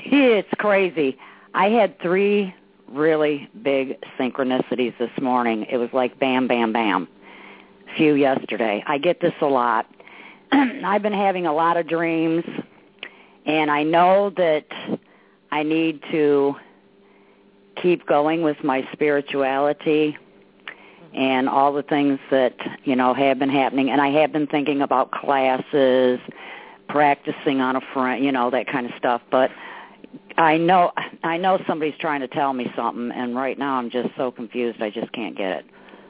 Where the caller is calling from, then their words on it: Illinois, United States; I am in Illinois.